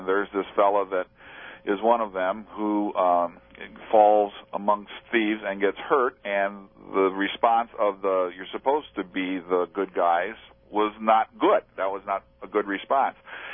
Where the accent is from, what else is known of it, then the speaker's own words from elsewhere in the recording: Cleveland, Ohio, United States; and I'm from Cleveland. I can't tell anybody that around here.